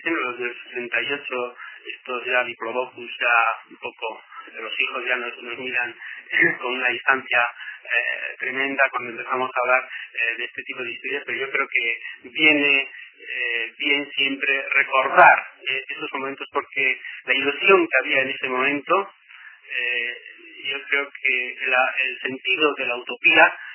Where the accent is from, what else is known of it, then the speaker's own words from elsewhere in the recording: Basque Country, Spain; Y eso que se daba en mi pueblo se daba en casi todos los pueblos de Guipúzcoa.